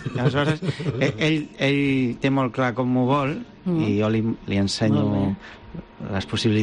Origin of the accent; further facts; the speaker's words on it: Formentera, Balearic Islands, Spain; born there; A més, vaig néixer a Formentera